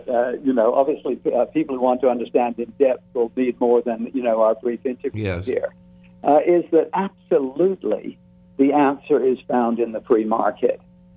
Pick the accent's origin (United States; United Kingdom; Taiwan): Taiwan; because I grew up in Taiwan. My father had gone out there to work.